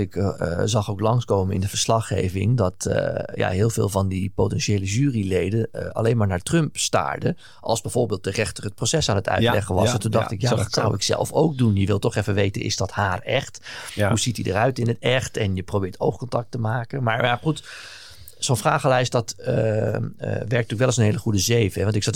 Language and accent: Dutch; Netherlands; Dus ik was waarschijnlijk zelfs als Hollander. Hè, dat mag ik niet eens meedoen. Nee. Maar zelfs als Hollander was ik al niet.